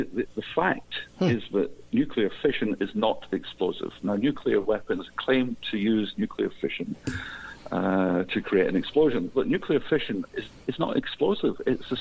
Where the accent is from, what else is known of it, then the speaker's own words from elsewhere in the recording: Scotland, United Kingdom; moved away as an adult; now in Tenerife, Spain; I'm Scottish. Yeah. I ended up in Tenerife on holiday, and I liked it so much I never went home.